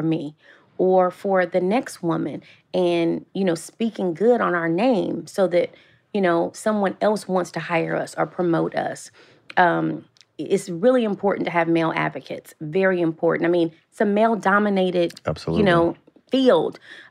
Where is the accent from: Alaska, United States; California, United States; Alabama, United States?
California, United States; Los Angeles; And so, like I said, we grew up in South Central.